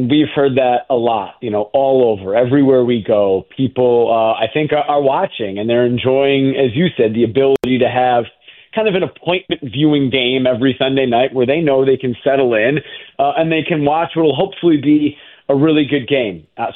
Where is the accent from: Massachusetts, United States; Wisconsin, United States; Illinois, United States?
Illinois, United States; Evanston; I grew up in Evanston, Illinois, a Cubs fan since the day I was born